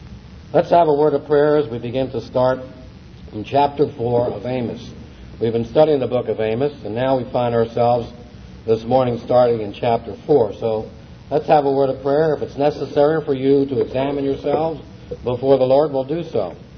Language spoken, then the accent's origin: English; New York, United States; also born or lived in Philadelphia; And when we were growing up around New York and Philadelphia